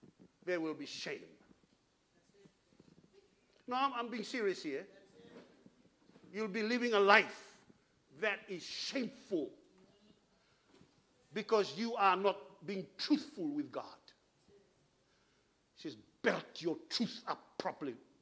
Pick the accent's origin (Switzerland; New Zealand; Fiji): Fiji; in Fiji we have a lot of hurricanes. I come from Fiji.